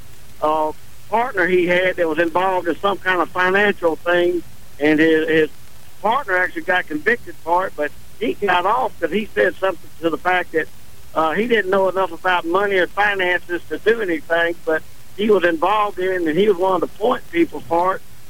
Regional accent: Saraland, Alabama, United States; Well, actually, I live in Lee, and I grew up in Saraland.

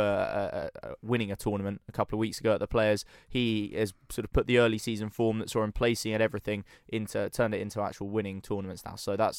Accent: United Kingdom; I know being British

